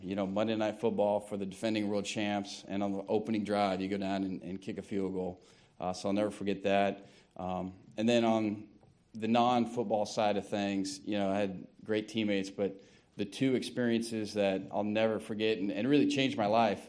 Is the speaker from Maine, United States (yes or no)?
no; Seattle, Washington, United States; And I was born in Seattle and grew up watching Jim Zorn and Steve Largent and all those guys